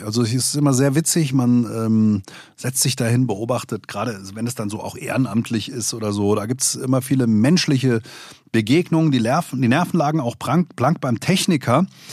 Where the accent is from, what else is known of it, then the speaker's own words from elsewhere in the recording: Hesse, Germany; bin Hesse, bin in Hessen unterwegs